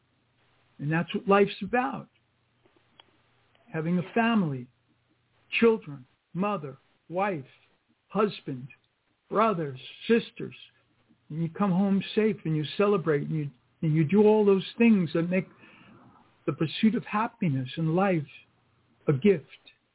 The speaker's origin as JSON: {"language": "English", "town": "New York City", "region": "New York", "country": "United States", "tie": "born or raised there", "said": "And I grew up in the South Bronx near Yankee Stadium."}